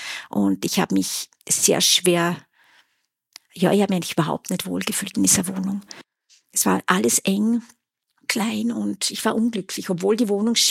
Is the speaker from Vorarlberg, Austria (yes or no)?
yes; Lustenau, Vorarlberg, Austria; ich bin gebürtige Vorarlbergerin, bin in Lustenau geboren und gemeinsam mit 4 Brüdern.